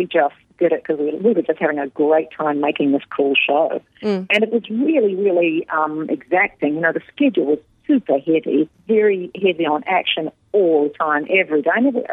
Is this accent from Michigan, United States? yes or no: yes; Detroit, Michigan, United States; So growing up in Detroit and making movies, horror movies and things